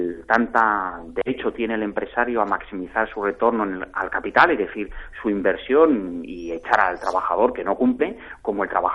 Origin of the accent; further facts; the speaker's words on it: Guernica, Basque Country, Spain; Muchos zamoranos se han ido, por ejemplo, a Guernica, de donde soy yo